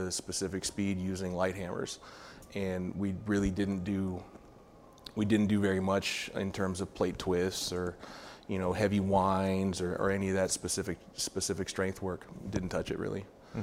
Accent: California, United States; For sure. I'm from California.

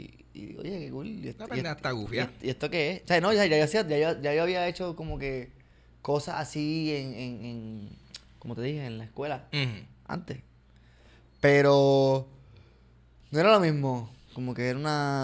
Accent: San Juan, Puerto Rico; Yo soy de San Juan de Puerto Nuevo.

